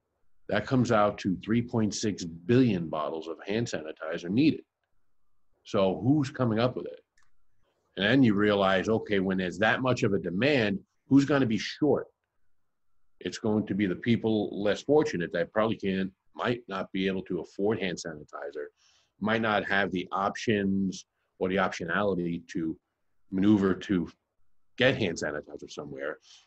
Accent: Brooklyn, New York, United States; back to the origin of where I began in life, growing up in Bensonhurst, Brooklyn, humble beginnings and welfare.

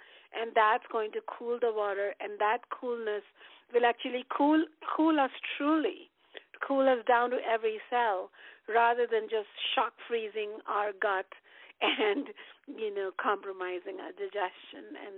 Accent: India; Even I'm an Indian, and I don't eat Indian food all the time.

